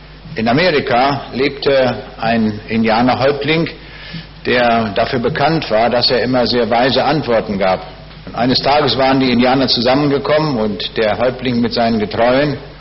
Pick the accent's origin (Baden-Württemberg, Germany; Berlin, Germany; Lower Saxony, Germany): Lower Saxony, Germany; Braunschweig; Ich komme aus Braunschweig. Die Frage ist, wo liegt das?